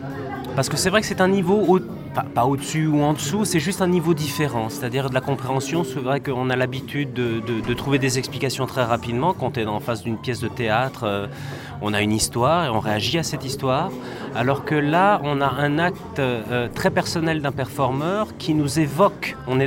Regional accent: France; now in Brussels, Belgium; Moi j'habite à Bruxelles, je suis français mais j'habite à Bruxelles

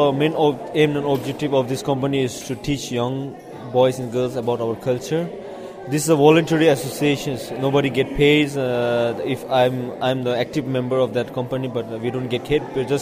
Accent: India; born there; Yeah, I'm coming from India. I was born in India.

